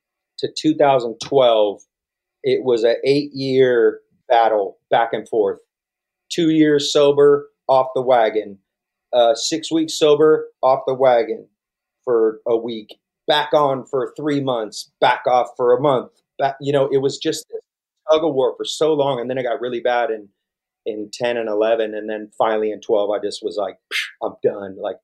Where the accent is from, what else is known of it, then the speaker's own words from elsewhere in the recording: Vacaville, California, United States; And another thing I did just growing up in Vacaville that was kind of funny is I lived by this big old hill